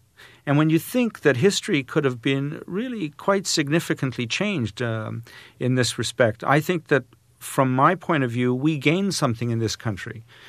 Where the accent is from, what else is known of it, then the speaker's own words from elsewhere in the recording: Canada; For me as a Canadian, I think that this period, the late 60s, is one of the most formative periods that the country has gone through.